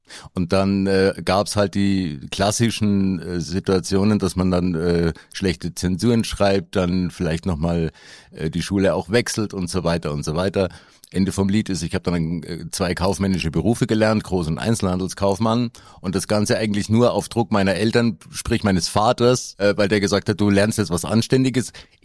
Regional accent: Regensburg, Bavaria, Germany; born there; Bin ein gebürtiger Regensburger, ja.

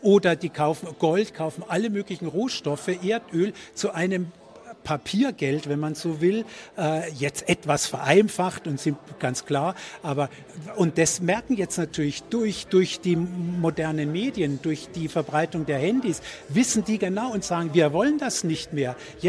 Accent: Switzerland; weil wir hatten eben kaum, als Schweizer gar nicht und Deutschland auch nur sehr kleine koloniale Vergangenheit

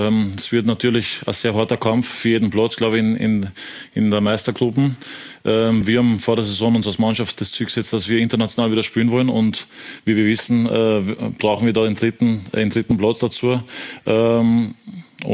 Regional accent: Upper Austria, Austria; dass ich wieder nach Österreich zurückkomme, nach jahrelanger Zeit im Ausland. Und dass ich dann einen Verein habe wie in LASK in meiner Heimat

